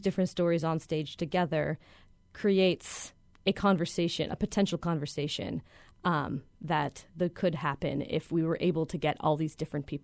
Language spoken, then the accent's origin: English; Los Angeles, California, United States; born or raised there